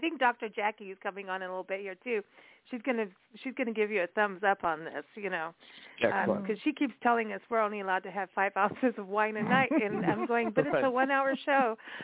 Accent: Kenya; growing up in Kenya, like that was growing everywhere.

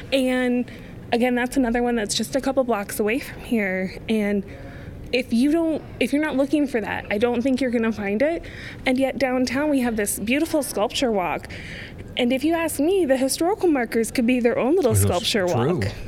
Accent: Maryland, United States; born there; I was born in Maryland, outside of DC.

